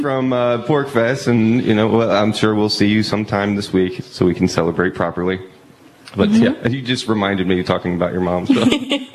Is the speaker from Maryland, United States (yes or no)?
yes; Maryland, United States; Well, it was tricky because she's from Jersey and I'm from Maryland